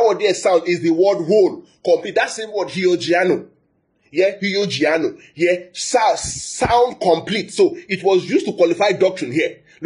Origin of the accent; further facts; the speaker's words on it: Nigeria; I'm from Nigeria.